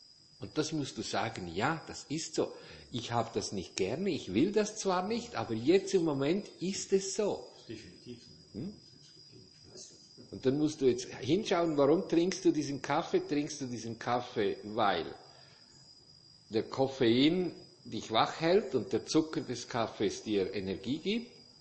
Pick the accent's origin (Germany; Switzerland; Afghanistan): Switzerland; St. Moritz, Graubünden; ich bin Schweizer, ich komme, deshalb bin ich ja aus St. Moritz weg.